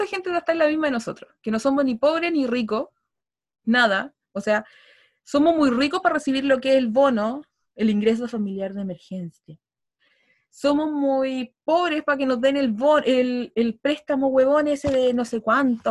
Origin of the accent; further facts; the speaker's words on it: Chile; y somos todos los chilenos que estamos en la misma